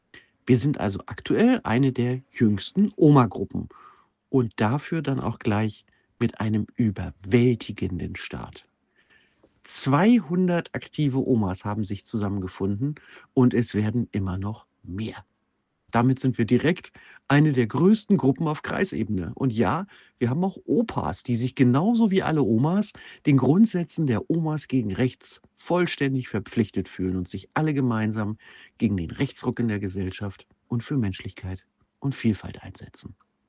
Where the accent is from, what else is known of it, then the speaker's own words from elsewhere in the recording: Northern Germany, Germany; now in Gütersloh, Germany; Ja, es ist zu hören an meinem Akzent, den wir Norddeutsche ja mal so gar nicht haben. Der Ursprung liegt im hohen Norden.